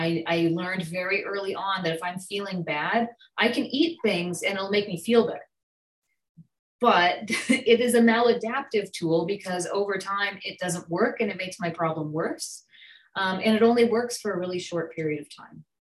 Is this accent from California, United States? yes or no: yes; San Jose, California, United States; I'm from San Jose, California, so it's earlier for me, but I'm still probably as tired as everyone else.